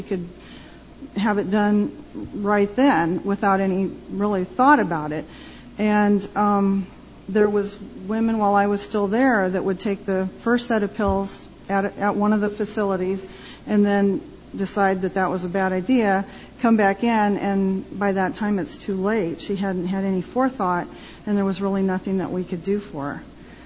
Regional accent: Storm Lake, Iowa, United States; I am from Storm Lake, and I worked as a center manager for Planned Parenthood at the Storm Lake Center for just short of 18 years.

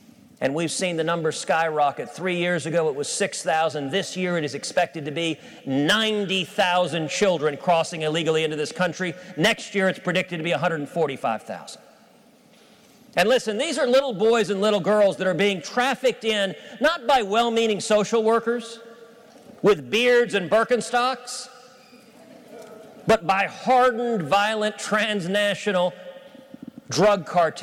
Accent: Texas, United States; My home state of Texas, we are seeing a humanitarian crisis play out on the border.

